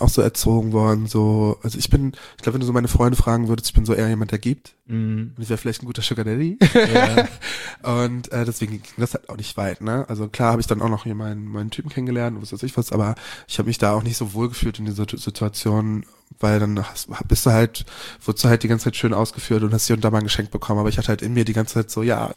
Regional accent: Cologne, North Rhine-Westphalia, Germany; now in Berlin, Germany; ich komme aus Köln und ich bin aus dieser Stadt geflohen vor diesen ganzen Lästereien

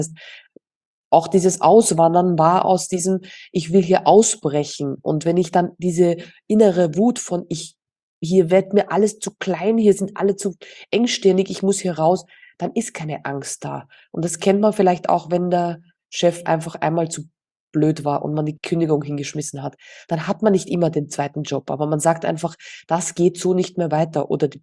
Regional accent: Austria; moved away as an adult; now in Spain; Ja, tatsächlich sind wir aus Österreich und haben das auch innerhalb von 3 Monaten entschieden.

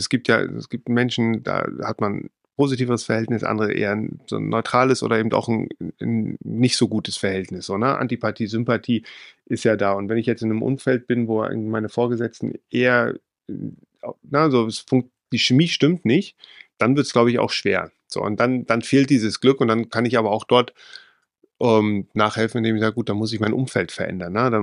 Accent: Leipzig, Saxony, Germany; Ich bin im Osten aufgewachsen, in Leipzig dann zu der Zeit zumindest, und bin zur Zeit der Wende 15, 16 gewesen.

